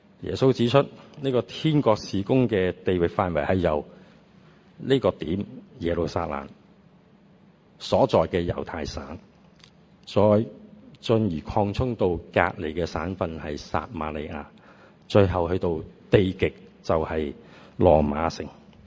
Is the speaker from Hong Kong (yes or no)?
yes; Hong Kong; born there; 我都是在香港出世的，1959年。如果今天是2019年的话呢，我应该退休的了，啱啱60岁。